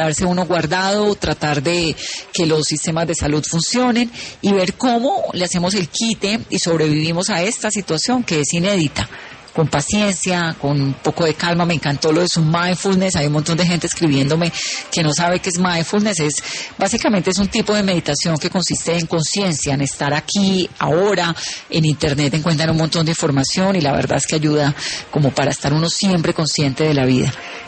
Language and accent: Spanish; Cali, Valle del Cauca, Colombia; Yo soy caleña, me encanta oírla